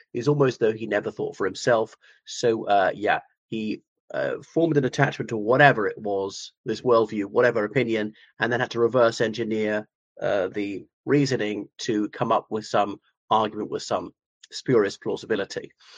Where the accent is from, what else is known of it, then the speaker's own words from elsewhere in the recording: Ireland; o everybody … from Ireland.